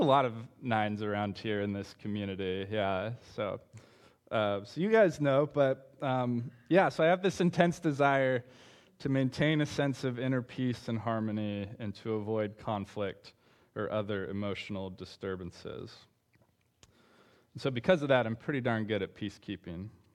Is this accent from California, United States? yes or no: yes; Bakersfield, California, United States; Last weekend, I was in my hometown of Bakersfield for my brother's wedding.